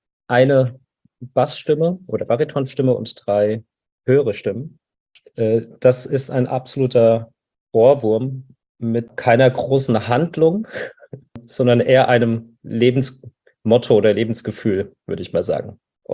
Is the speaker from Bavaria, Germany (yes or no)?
no; Frankfurt, Hesse, Germany; ich bin ja aus Frankfurt